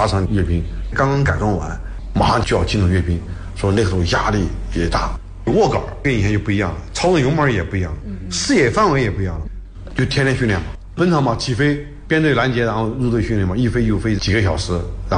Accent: Sichuan, China; 我们家是四川的，到北方吃不来馒头，

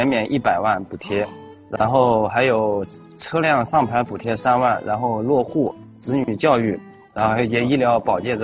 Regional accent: Hangzhou, Zhejiang, China; 我是来自杭州的

